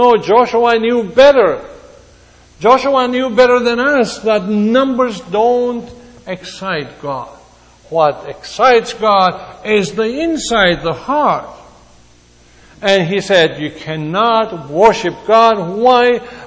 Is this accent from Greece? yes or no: yes; Greece; English is a second language; either Armenians or Greeks, and I come from Greece